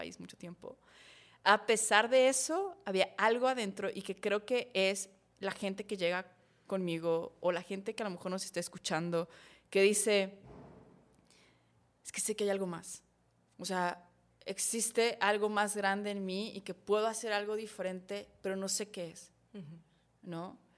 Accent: Saltillo, Coahuila, Mexico; Y los conozco, yo soy de Saltillo.

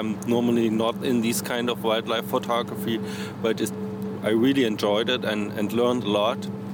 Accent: Nuremberg, Bavaria, Germany; English is a second language; from Nuremberg, Germany.

